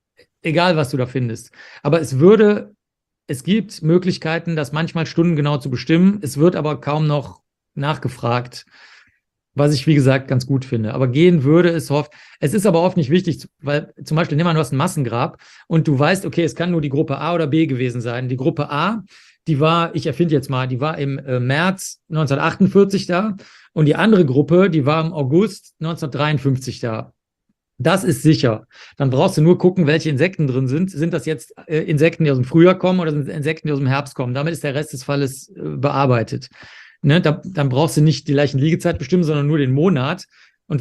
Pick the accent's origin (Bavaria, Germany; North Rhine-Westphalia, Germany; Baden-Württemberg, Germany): North Rhine-Westphalia, Germany; Cologne; ich bin ja aufgewachsen in Köln, wo die Privatsender entstanden sind